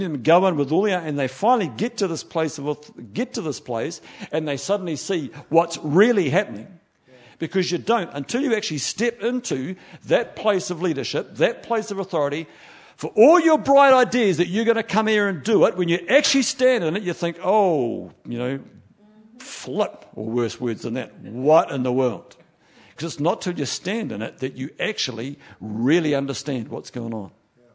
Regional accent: New Zealand; now in Slough, United Kingdom; I come from New Zealand, where a city is when you get to a certain size

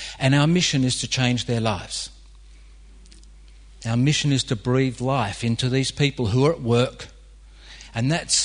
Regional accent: Australia; now in United Kingdom; So I'm this Aussie that's walking up and down

